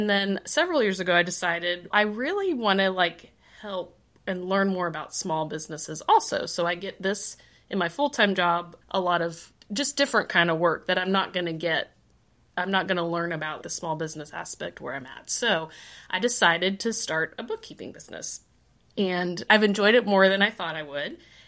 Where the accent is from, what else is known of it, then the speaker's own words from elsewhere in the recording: Alaska, United States; My natural fun fact is that I'm from Alaska. That's fun. We go back twice a year.